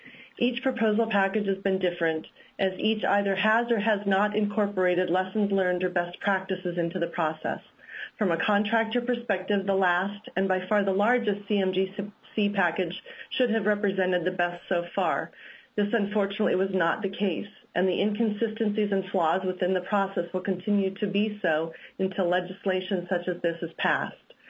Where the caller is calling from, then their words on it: Fairbanks, Alaska, United States; I'm calling from Fairbanks, where I have lived for 38 years and have worked in the construction industry for 23 years.